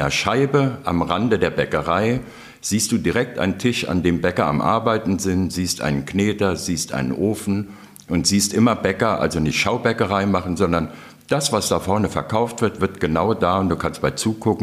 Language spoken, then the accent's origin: German; Rhineland-Palatinate, Germany; now in Berlin, Germany; ich komme aus dem Hunsrück.